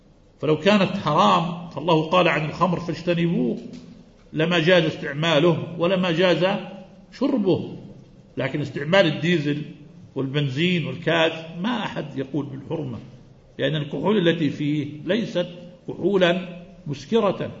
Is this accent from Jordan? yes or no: yes; Jordan; البوضة عندنا في الأردن هي الآيس كريم التي تؤكل